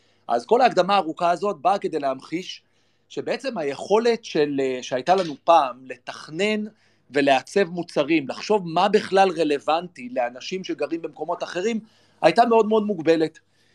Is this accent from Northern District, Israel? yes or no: no; Jerusalem, Jerusalem District, Israel; כשאני גדלתי בירושלים בשנות ה-70 וה-80